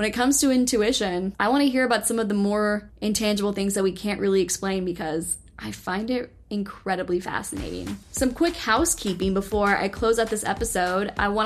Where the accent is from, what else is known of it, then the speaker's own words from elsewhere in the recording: Dallas, Texas, United States; born there; I was born in Dallas, and I thought, oh, this is a full circle moment. I'm supposed to be going back to Dallas.